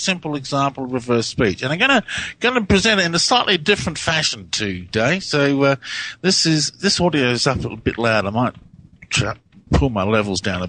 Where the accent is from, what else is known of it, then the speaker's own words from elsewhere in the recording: Adelaide, South Australia, Australia; whether you fly from Adelaide, from my hometown in Adelaide, straight through to London or via the United States.